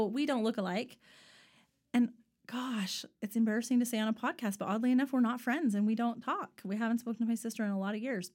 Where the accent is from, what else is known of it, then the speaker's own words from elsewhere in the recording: Henderson, Nevada, United States; Well, I grew up in the Vegas area. So I was born and raised there, and I lived there for 36 years of my life.